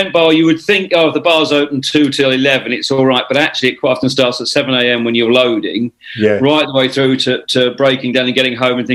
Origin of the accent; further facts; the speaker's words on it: Canterbury, South East England, United Kingdom; I've been born and bred in Kent, always lived in Kent all my life, in and around the Canterbury area.